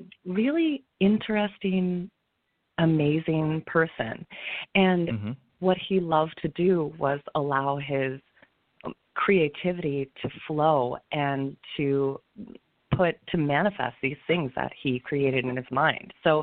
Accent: East Lansing, Michigan, United States; I was born and raised in East Lansing, Michigan, another very cold place in the winter. My family had deep ties to the community.

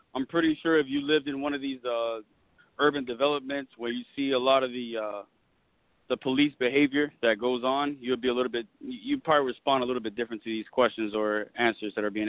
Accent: Miami, Florida, United States; Listen, I'm from Miami

